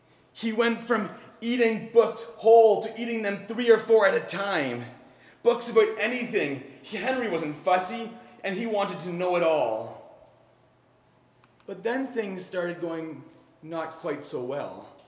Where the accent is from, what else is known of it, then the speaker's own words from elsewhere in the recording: Canada; I'm from Canada